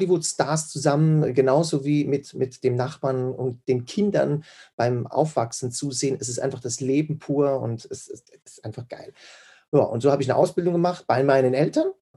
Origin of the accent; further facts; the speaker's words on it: Switzerland; wie du schon gesagt hast. Ich komme aus der Schweiz. Ich bin Deutsch-Schweizer, also sowohl Deutsch als auch Schweizer. Mein Papa ist von Deutschland in die Schweiz gezogen wegen der Liebe.